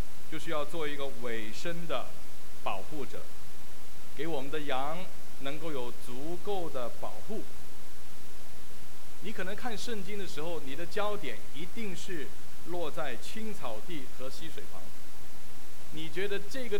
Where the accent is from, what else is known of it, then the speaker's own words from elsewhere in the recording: Hong Kong; also born or lived in Taiwan; 我虽然从香港长大，但是有一段时间我就移民去了台湾。我记得我去的时候呢，我的奶奶，我们是宁波人，我们叫安娘，安娘带着我们去台湾。